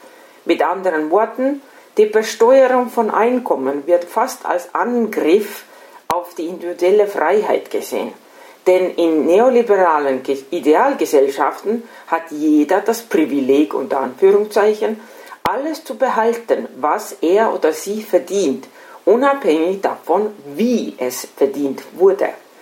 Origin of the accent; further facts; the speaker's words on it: Estonia; now in Austria; Ich bin vor langer Zeit von Estland nach Österreich gekommen